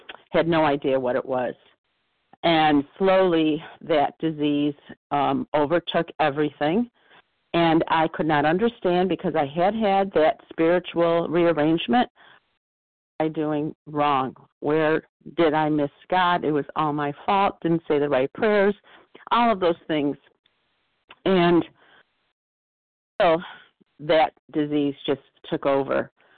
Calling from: New York, United States; Hi, I'm calling from Western New York.

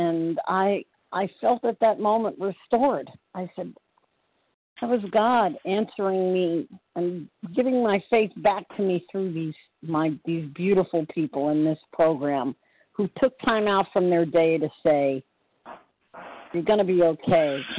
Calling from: Florida, United States; I am calling from Central Florida.

